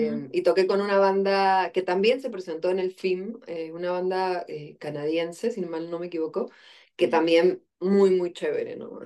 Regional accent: Peru; soy cantautora peruana

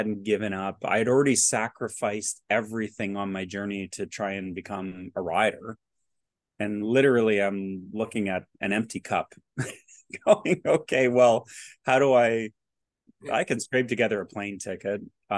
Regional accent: Canada; And I have dual citizenship, so I did have a British passport. My parents are English, although I was born in Canada.

